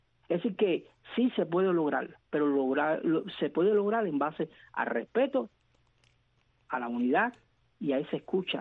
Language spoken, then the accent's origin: Spanish; Cuba; ¿qué haremos como cubanos y cubanas para mantener esos espacios